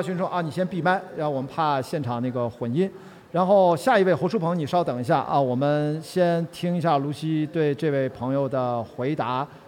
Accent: Qingdao, Shandong, China; 我因为我青岛人啊，青岛话跟山东话当然还是很不一样啊

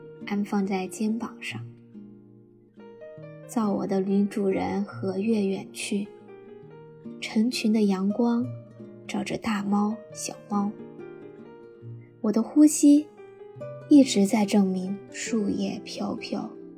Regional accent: Chongqing, China; 大家好，我是来自重庆的

